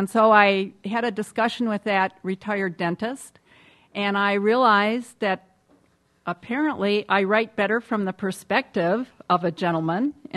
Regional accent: Rhinelander, Wisconsin, United States; Growing up in Rhinelander, in a community of Scandinavians, Polish, German, Irish, that was a vernacular that I heard in our household.

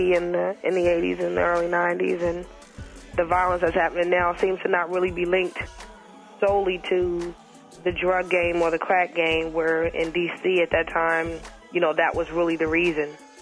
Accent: Washington, District of Columbia, United States; I'm originally from Washington, D.C.

